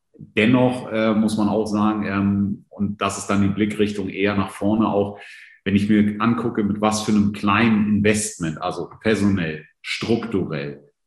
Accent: Northern Germany, Germany; born there; Habe auch ein paar Jahre in Süddeutschland verbracht, also zwar als gebürtiges Nordlicht, aber die Gepflogenheiten von Bayern sind mir durchaus noch bekannt

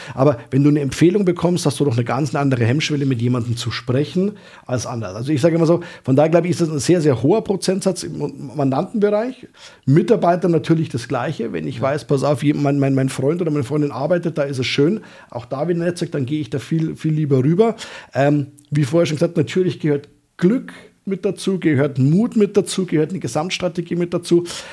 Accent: Abensberg, Bavaria, Germany; Ich komme aus Abensberg. Abensberg ist eine Kleinstadt, also man kennt sich, man weiß, wer das ist.

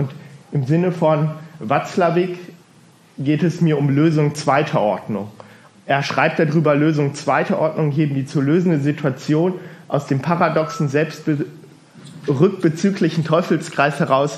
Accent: Hildesheim, Lower Saxony, Germany; also born or lived in Bergisch Gladbach; now in Erfurt, Germany; Ich komme aus dem Bistum Hildesheim, bin da aufgewachsen, geboren bin ich in Bergisch Gladbach, also ganz im Westen von Deutschland. In Hildesheim bin ich vor allem geprägt durch die Diaspora, wohne aber die letzten 10 Jahre hier in Erfurt

